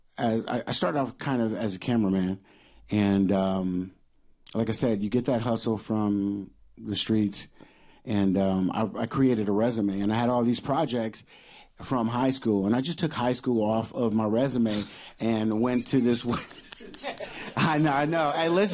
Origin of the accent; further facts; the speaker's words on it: Los Angeles, California, United States; You know, growing up in South Central LA, it was beautiful. It was also dangerous.